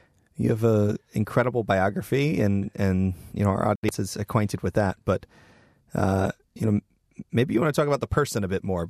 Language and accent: English; United States; I'm an American evangelical leader.